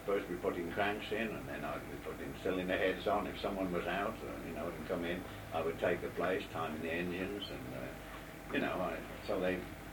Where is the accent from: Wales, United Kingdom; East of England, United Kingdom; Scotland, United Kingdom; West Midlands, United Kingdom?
Wales, United Kingdom; Shotton; born there; moved away; I was born in Wales, in Shotton.